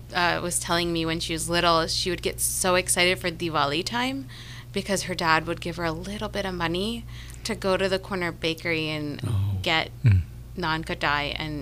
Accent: New Jersey, United States; I grew up in Jersey, in literally the town they filmed The Sopranos in. And I would go to the Italian bakery all the time.

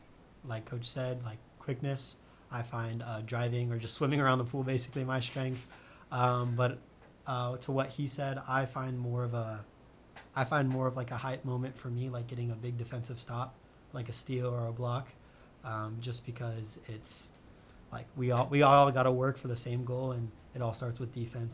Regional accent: California, United States; Yeah, so I grew up in SoCal

